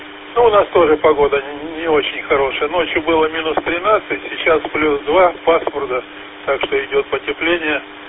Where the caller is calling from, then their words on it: Kislovodsk, Stavropol Krai, Russia; Я работаю из Кисловодска